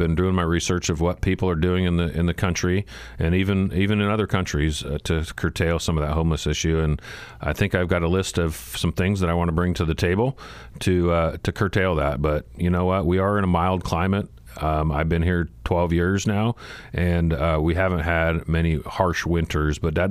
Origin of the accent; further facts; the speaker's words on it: Frankfurt, Hesse, Germany; also born or lived in Ramstein; So as a kid, we grew up in Rhein-Main, which is right there in Frankfurt, the main airport going into Germany.